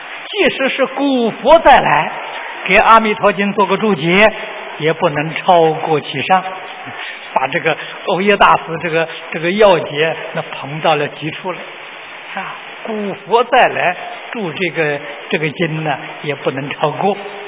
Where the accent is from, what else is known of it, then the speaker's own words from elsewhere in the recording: China; 我们中国人真正是有福啊，诸佛菩萨了，时时示现在我们世间，啊，这是中国人有福。